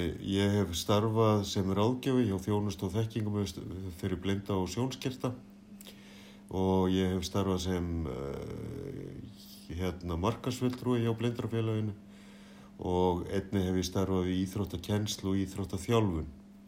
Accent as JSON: {"language": "Icelandic", "town": "Reykjavík", "region": "Capital Region", "country": "Iceland", "tie": "born there", "said": "ég er fæddur í Reykjavík, febrúar 1971 og er því nýorðinn 50."}